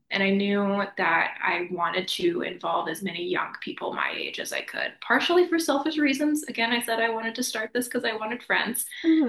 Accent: the South, United States; It was so cold. I'm from the South. I was not ready for winter here.

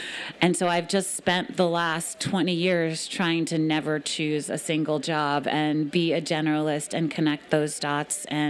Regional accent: Brooklyn, New York, United States; now in Maine, United States; I grew up in Brooklyn in New York City for my whole childhood

